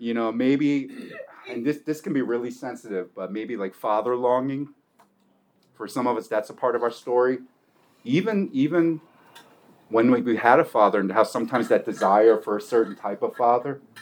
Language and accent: English; Philadelphia, Pennsylvania, United States; Philly's my hometown. So I when I heard there's a Philly contingent, yeah, I spent a good amount of my formative time in West Philly, so I got a particular affection.